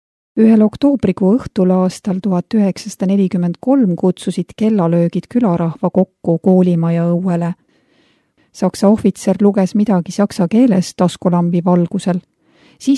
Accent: Leningrad Oblast, Russia; first language Finnish; Estonian is a second language; Olen soomlane, ingeri soomlane. Minu emakeel on soome keel.

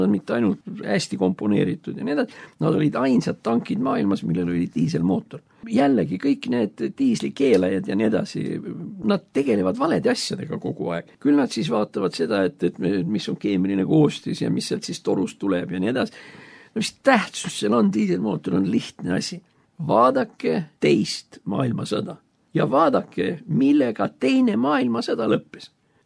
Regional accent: Muhu, Saare County, Estonia; mina olen muhulane.

